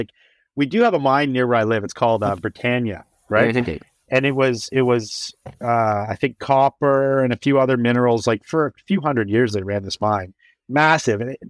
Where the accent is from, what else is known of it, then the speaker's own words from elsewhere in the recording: Niagara-on-the-Lake, Ontario, Canada; I grew up in Niagara on the Lake, Ontario, which is like near Buffalo, Niagara Falls, that area.